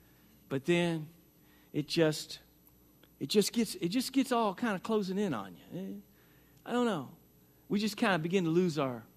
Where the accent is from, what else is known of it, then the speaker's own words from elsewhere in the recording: Rosebud, Arkansas, United States; also born or lived in Searcy; I'm back home in my hometown of Rosebud and then Searcy.